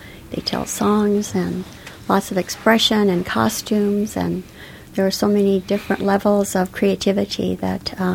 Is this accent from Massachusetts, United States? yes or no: no; Barrow, Alaska, United States; Well, I'm originally from Barrow area. My parents still live in Barrow.